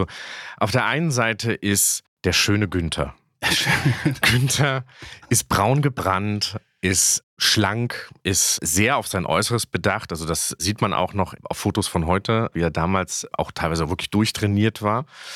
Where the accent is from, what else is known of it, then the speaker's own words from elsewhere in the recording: Düsseldorf, North Rhine-Westphalia, Germany; Ist ja in meiner Heimat ja gang und gäbe.